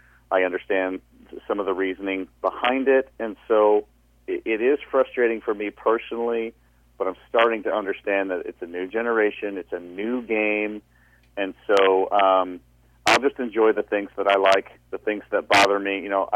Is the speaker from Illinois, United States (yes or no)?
yes; Chicago, Illinois, United States; I mean, I grew up in Chicago. I love Michael Jordan.